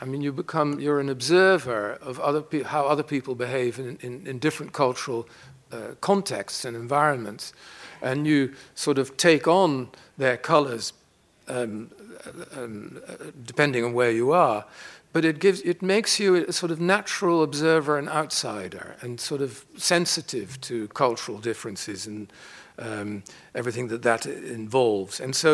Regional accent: Netherlands; So I grew up in Holland with a Dutch father and a British mother who herself came from an Anglo-German Jewish family. And so I grew up bilingually, going back and forth between different cultures.

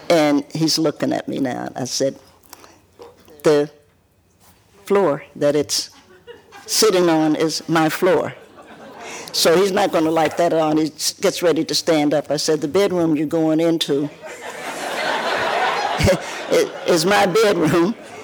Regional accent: Knoxville, Tennessee, United States; born there; also born or lived in Cincinnati; I lived in Cincinnati, which I was born in Knoxville, but I lived in Cincinnati.

